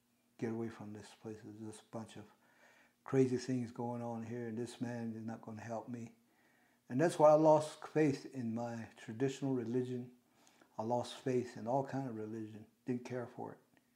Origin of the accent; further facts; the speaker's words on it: New Mexico, United States; And I have been born and raised here, and But originally, I am from the New Mexico side of the reservation.